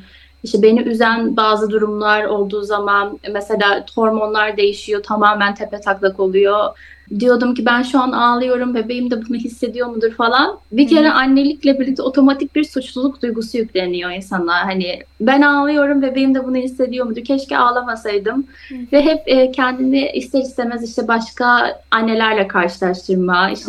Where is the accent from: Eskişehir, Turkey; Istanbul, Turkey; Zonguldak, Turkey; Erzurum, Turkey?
Istanbul, Turkey; moved away as an adult; now in Houston, United States; 27 yaşındayım. İstanbul'da doğdum, büyüdüm ama 2018 yılında aileme Green Card çıkması sonucu Türkiye'de okuduğum üniversitede 3. sınıfa geçerken yarıda bırakıp o yaz tatilinde Amerika'nın Houston, Texas eyaletine yerleştik. O zamandan beri de 6 senedir buradayım.